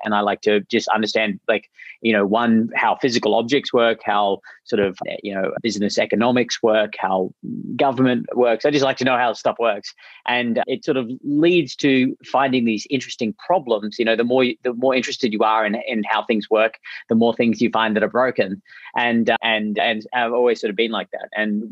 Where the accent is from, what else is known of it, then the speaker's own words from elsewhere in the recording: Australia; now in United States; No. I blend in perfectly with my accent, but no, I'm Australian.